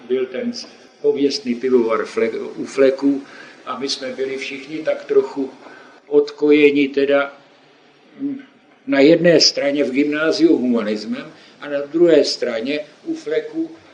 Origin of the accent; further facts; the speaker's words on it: Prague, Czechia; born there; v Praze. A právě dnešního dne, kdy toto povídám, jsou moje 71. narozeniny. Narodil jsem se 29. listopadu 1920.